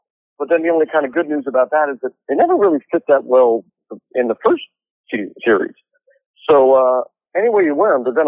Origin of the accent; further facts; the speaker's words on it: Ireland; you know, as an Irish person who wears sunblock, I was like literally as pale as like a piece of chalk.